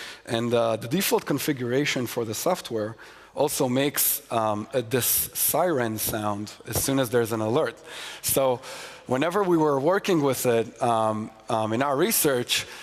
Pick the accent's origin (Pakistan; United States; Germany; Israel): Israel; like Israel, my home country